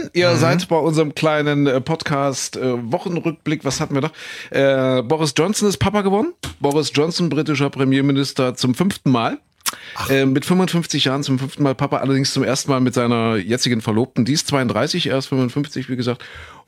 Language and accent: German; Kuhköthen, Germany; Wir haben in Kuhköthen, da wo ich groß geworden bin, da haben wir uns mal einen Bunker gebaut.